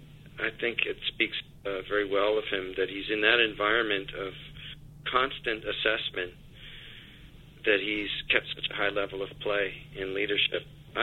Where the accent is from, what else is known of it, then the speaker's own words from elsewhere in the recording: Scarborough, Ontario, Canada; I'm from Scarborough, Ontario. I don't know if you know what Scarborough, Ontario, what that means. I'm from a very working class part of Toronto, and you just grow up with hockey gods.